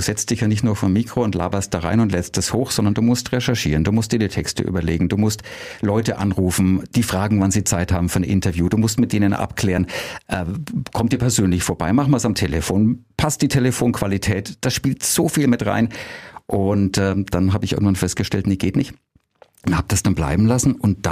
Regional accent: Nuremberg, Bavaria, Germany; ich komme ursprünglich aus Nürnberg. Ich komme aus Großgründlach, bin quasi in diesem Dreiländereck Nürnberg, Fürth, Erlangen groß geworden

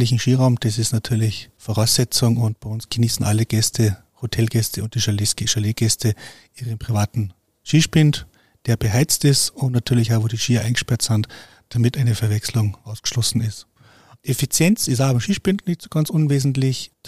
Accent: Austria; so ein bisschen das Dach hier bei uns in Österreich.

